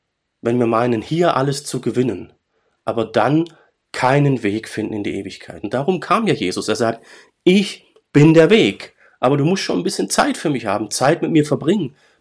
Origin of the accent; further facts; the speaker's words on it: Baden-Württemberg, Germany; In meinem Heimatdorf, wo ich herkomme, Urschwäbisch, Heimatdorf